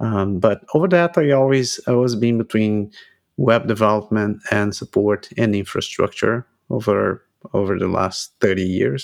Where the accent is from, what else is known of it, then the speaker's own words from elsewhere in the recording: Brazil; English is a second language; I'm half Japanese. I'm half Brazilian. I was born in Brazil. I grew up in Brazil. So for about 30 years, I was in Brazil working there.